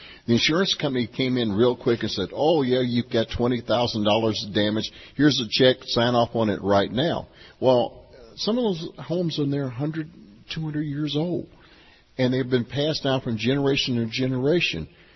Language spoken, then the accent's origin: English; Gary, Indiana, United States; I grew up, I was born and raised in Gary, Indiana. My mother and father were in iron and steel.